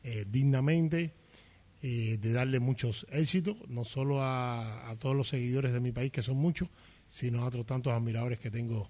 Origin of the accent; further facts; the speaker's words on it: Matanzas, Cuba; Yo soy de Matanzas, de la provincia de Matanzas.